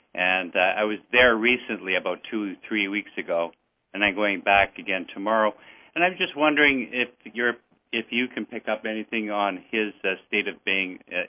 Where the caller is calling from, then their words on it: Toronto, Ontario, Canada; I'm in calling from Toronto.